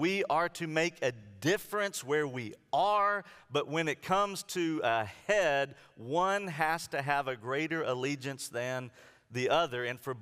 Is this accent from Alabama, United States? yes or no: yes; Alabama, United States; I know for me, growing up in Alabama, for baseball, I was an Atlanta Braves fan. And when I moved to Texas, the first time when we lived in Fort Worth, I picked up the Texas Rangers.